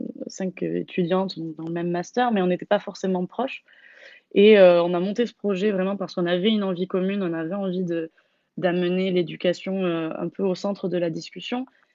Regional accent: South-West France, France; now in Brest, France; je viens du sud-ouest de la France et je suis montée sur Brest pour faire mon master à l'Université occidentale de Bretagne

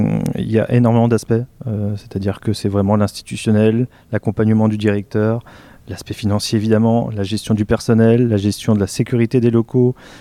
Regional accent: Brittany, France; Alors, je suis originaire de Pamard, donc à 30 minutes de Quimper. Donc, une logique d'avoir fait ses études au pôle de Quimper. Donc, j'ai fait 3 années en licence histoire de 2002 à 2005. Et puis, une fois que j'ai obtenu ma licence, je suis parti à Brest

